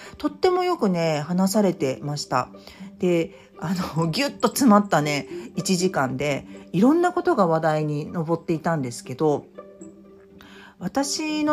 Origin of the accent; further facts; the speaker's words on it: Shinjuku, Tokyo, Japan; 私たちは新宿の神楽坂の生まれ育ちで